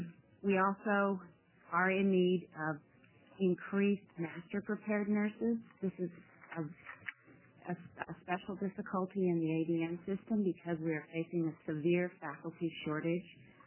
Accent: Boring, Oregon, United States; I'm from Boring, Oregon.

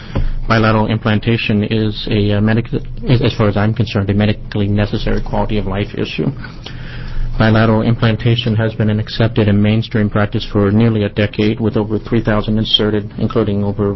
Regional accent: Portland, Oregon, United States; from Portland, Oregon.

